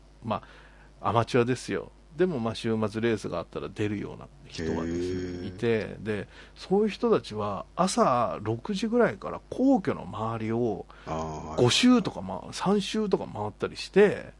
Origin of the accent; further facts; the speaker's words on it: Tokyo, Japan; 僕東京なんですけど、東京というか、はいはい、まあ東京の外れの方なんですけど